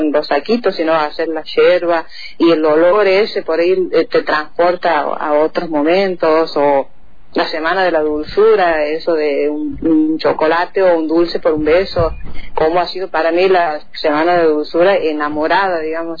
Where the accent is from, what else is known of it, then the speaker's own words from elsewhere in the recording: Brea Pozo, Santiago del Estero, Argentina; casi 80 kilómetros de Santiago capital, más yendo para el sur de la capital de Santiago. Mi pueblo se llama Breaposo, dentro del departamento San Martín. Y así como te decía, aquí nos conocemos todos